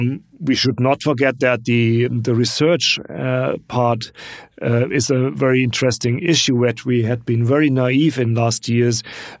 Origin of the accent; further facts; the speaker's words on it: Germany; my home country, Germany, is the most prominent one.